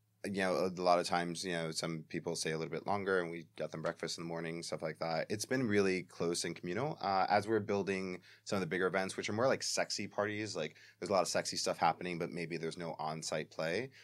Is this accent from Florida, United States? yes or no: no; Bronx, New York, United States; Like, I'm Puerto Rican. I'm from the Bronx.